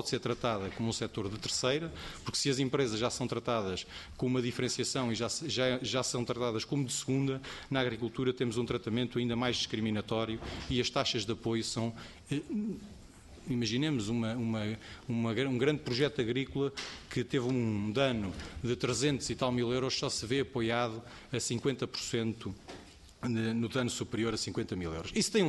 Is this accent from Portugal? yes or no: yes; Portugal; somos portugueses